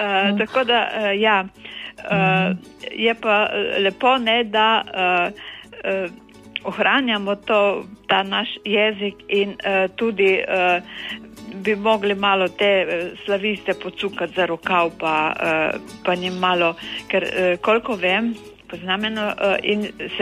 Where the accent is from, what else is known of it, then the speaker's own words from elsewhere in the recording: Prekmurje, Slovenia; accent: Prekmurje dialect; now in Izola, Slovenia; recimo jaz izhajam iz Prekmurja in prekmursko narečje, ki pravijo, da je tudi že tudi kot jezik, ne, prekmurščina, to bo pa sigurno ostalo.